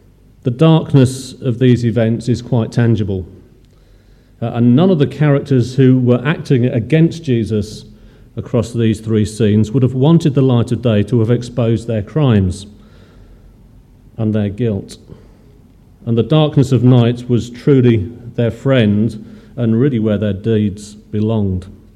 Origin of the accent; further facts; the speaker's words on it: Manchester, North West England, United Kingdom; born there; I was born in Manchester, I'm allowed to say things like that.